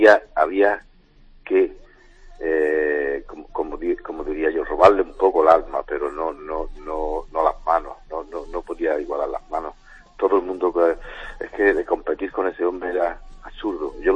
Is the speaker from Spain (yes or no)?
yes; Málaga, Andalusia, Spain; yo me crié en Málaga, en la cual yo trabajé en la Taberna Gitana cuando yo tenía 3 o 14 años